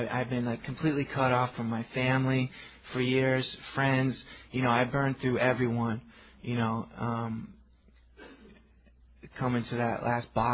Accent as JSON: {"language": "English", "town": "New York City", "region": "New York", "country": "United States", "said": "I'm from the East Village in New York."}